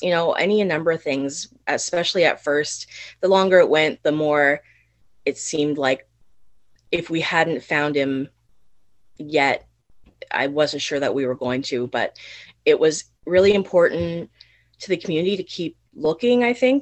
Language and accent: English; Yarmouth, United Kingdom; because I'm from here. I'm from Yarmouth. I live in Tuscott.